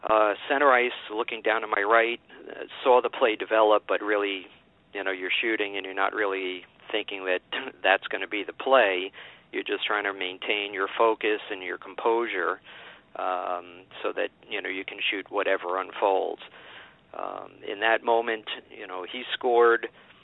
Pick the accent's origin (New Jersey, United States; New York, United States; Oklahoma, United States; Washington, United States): New York, United States; Long Island; Very special moment for myself growing up on Long Island.